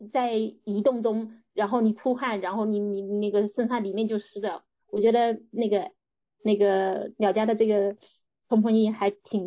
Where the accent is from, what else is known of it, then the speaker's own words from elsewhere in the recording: southern China, China; 因为我是南方人